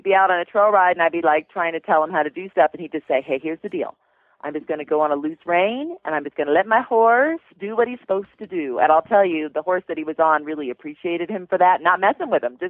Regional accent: Aurora, Colorado, United States; from Aurora, Colorado

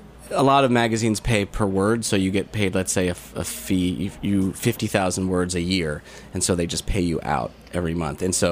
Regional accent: Michigan, United States; When I was growing up, I grew up in Michigan, I worked at this deli called Zingerman's, which is a really famous

